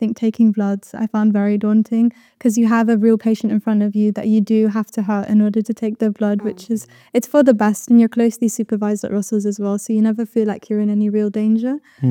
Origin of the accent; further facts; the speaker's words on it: Scotland, United Kingdom; moved away as an adult; now in Birmingham, United Kingdom; hello everyone … I'm a third year medical student. I'm from Scotland originally, but I moved down to Birmingham for university along with my family. So I'm currently living at home